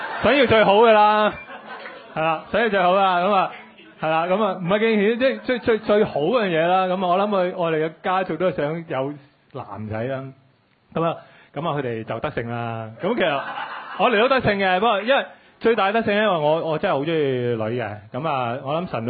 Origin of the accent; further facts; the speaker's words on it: China; 我哋中國人尤其是我老豆啦